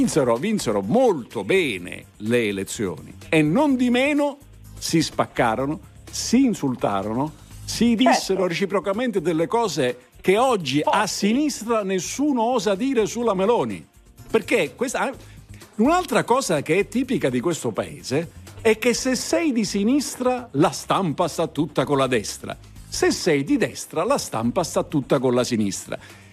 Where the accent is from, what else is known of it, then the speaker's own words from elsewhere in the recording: Livorno, Tuscany, Italy; born there; Io sono nato a Livorno